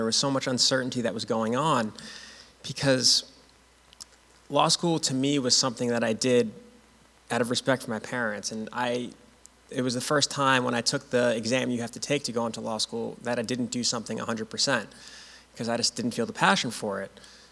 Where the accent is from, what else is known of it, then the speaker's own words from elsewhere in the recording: Winchester, Massachusetts, United States; I grew up in Winchester. Since I was really young, and I went to the public schools up until seventh grade, where I went to Belmont Hill until graduation.